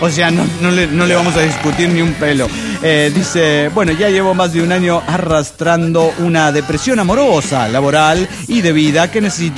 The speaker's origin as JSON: {"language": "Spanish", "town": "Guadalajara", "region": "Jalisco", "country": "Mexico", "lives_now": "El Salto, Mexico", "said": "soy tapatío, cabrones, y soy de Guadalajara, pero vivo en un municipio cerca de ahí llamado El Salto, Jalisco, que como ya expliqué, está muy contaminado. Sí, y pues trabajo en Zapopan, que me queda del otro lado de la zona metropolitana de Guadalajara."}